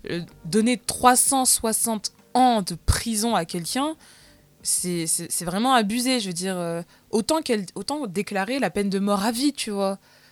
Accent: France; Déjà, nous, avec nos yeux de Français, on est choqués. Parce que chez nous, en France, comme la peine de mort est interdite...

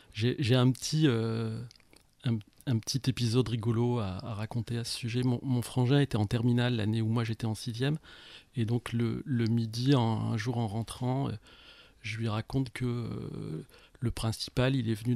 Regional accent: Arras, Hauts-de-France, France; born there; moved away as an adult; Ouais, je suis né à Arras, rue de la République, derrière la gare. Il y a 54 ans.

